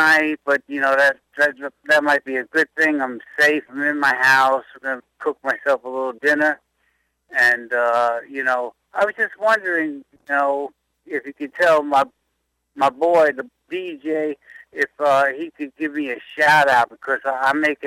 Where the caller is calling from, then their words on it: Bayshore, New York, United States; from Bayshore.